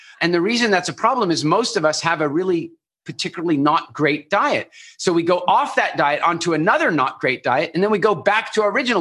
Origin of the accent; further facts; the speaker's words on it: Pretoria, Gauteng, South Africa; born there; Ek is in Afrikaner. You know, I was born in Pretoria. I know I don't sound like it, but … Like I'm about as Afrikaans as you can get from a DNA perspective.